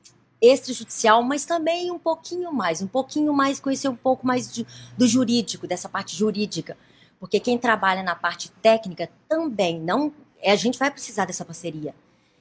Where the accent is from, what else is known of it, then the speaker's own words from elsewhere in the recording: Sete Lagoas, Minas Gerais, Brazil; eu sou de Minas, Minas Sete Lagoas.